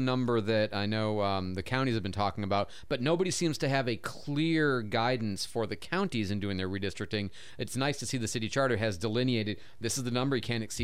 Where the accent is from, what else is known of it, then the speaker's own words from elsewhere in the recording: Midwest, United States; I mean, I know I'm from the Midwest, but still.